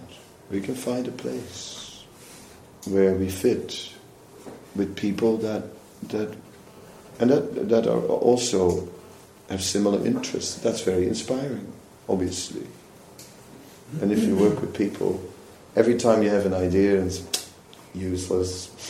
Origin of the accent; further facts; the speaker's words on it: Netherlands; English is a second language; For example, well, I'm from the Netherlands, and therefore I'm individualistic, right?